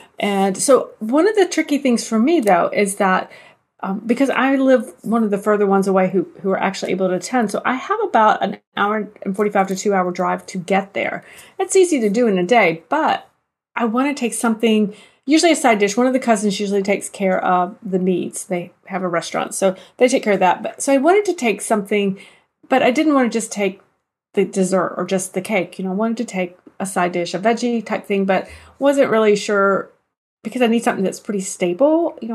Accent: North Carolina, United States; I'm sure it goes by a different name other places, but a covered dish here, and I am from North Carolina, is basically when everybody brings a dish to share.

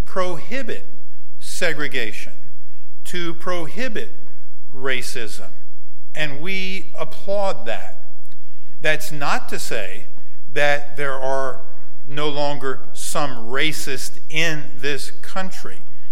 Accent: Louisiana, United States; born there; I was born in the South. I was born in the Deep South. I was born not only in Louisiana, but in South Louisiana. I grew up during the 50s and the 60s.

